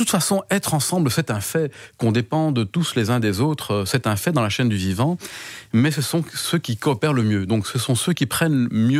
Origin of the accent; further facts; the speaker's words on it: Belgium; On a chez nous, en Belgique